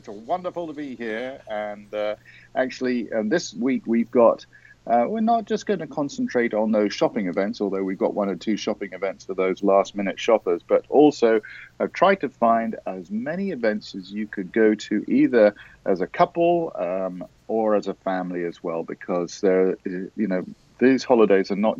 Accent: England, United Kingdom; I grew up in England, and we went to pantomime at Christmas.

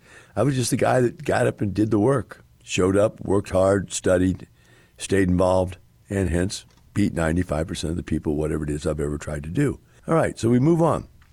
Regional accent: Wisconsin, United States; moved away; I came from Wisconsin where the water's crystal clear. It's glacial lakes. It's unbelievably beautiful. And forests and, you know, all kinds of outdoor stuff.

